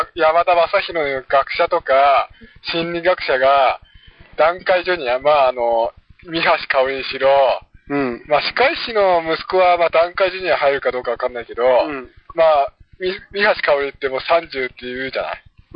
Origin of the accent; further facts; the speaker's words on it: Machida, Tokyo, Japan; わしのさ、そう、地元の町田の